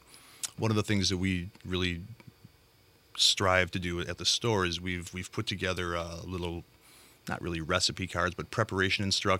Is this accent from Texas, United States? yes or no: no; Milwaukee, Wisconsin, United States; also born or lived in San Diego; I grew up in the Milwaukee area, and that's where I met my lovely wife, Leslie. We moved to San Diego in the early 2000s, lived out there for a while